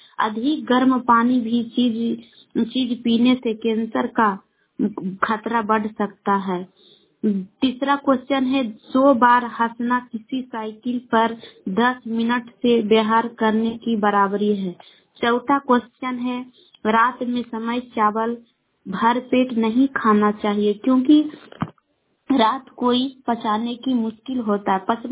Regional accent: Bihar, India; now in Sheikhpura, India

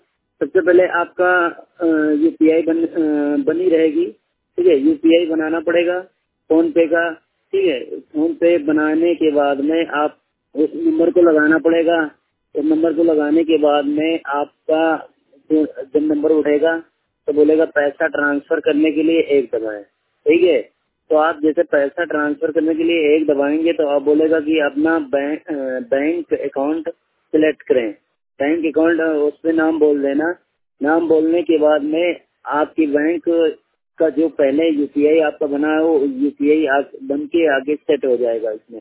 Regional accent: Barabanki, Uttar Pradesh, India; मैं बाराबंकी जिले से बिलोंग करता हूँ।

